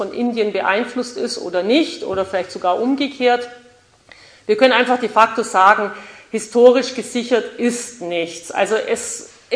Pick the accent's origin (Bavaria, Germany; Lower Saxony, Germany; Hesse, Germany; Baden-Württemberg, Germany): Bavaria, Germany; Augsburg; Ich bin aus Augsburg